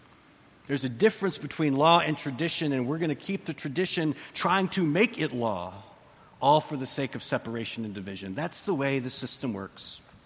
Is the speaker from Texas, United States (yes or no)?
yes; Texas, United States; I come from Texas.